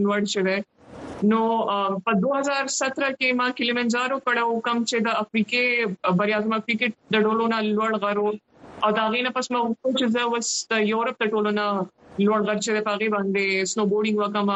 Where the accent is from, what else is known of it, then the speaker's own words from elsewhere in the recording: Pakistan; مطلب زه اولنۍ پاکستانی يم